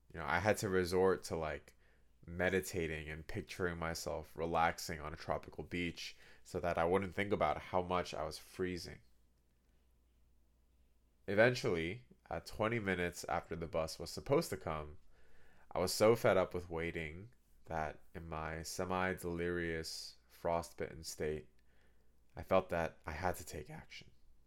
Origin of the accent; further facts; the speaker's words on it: Boston, Massachusetts, United States; the worst part of traveling by plane as a Bostonian in particular is getting to and from Logan Airport.